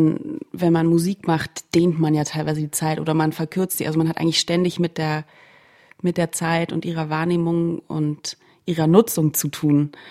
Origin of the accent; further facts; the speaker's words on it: Berlin, Germany; Ich bin ja gebürtige Berlinerin und das ist schon ganz schön drastisch.